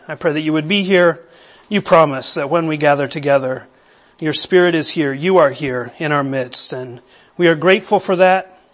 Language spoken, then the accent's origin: English; Bolivia; I'm a missionary kid. I grew up in South America, in the rainforest, in the jungle of Bolivia.